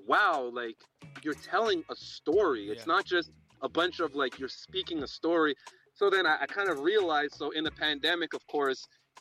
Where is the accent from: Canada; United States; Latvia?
Canada; Montreal, Quebec; For me as a kid growing up in Montreal